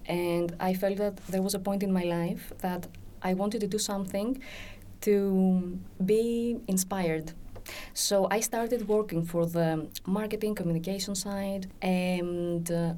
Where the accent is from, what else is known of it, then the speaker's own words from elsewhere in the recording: Athens, Attica, Greece; Exactly. I was born and raised in Athens.